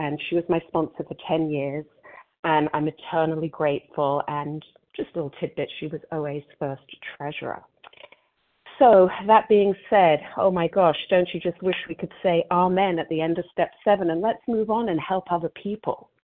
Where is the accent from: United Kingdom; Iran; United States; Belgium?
United Kingdom; England; moved away; I came into these rooms in the early 80s when I moved here from England.